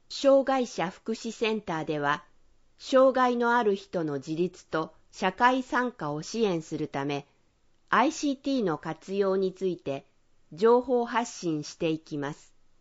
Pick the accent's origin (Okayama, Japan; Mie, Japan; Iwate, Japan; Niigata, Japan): Mie, Japan; Yokkaichi; 地元四日市で働けることを嬉しく思いながら